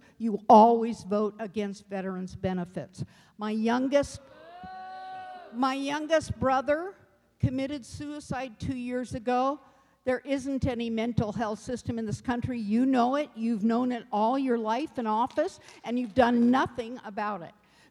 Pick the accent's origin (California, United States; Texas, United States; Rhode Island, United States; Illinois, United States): California, United States; Paradise; I'm from Paradise.